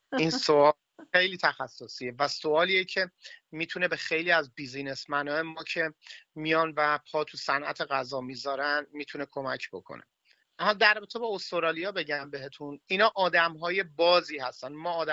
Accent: Iran; now in Australia; من به عنوان یه ایرانی یه مقداری وحشت از این دارم که غذاهای دیگر تجربه بکنم

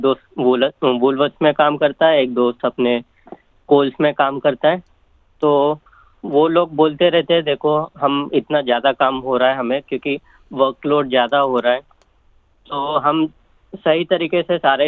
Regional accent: Hyderabad, Telangana, India; मैं हैदराबाद से हूँ

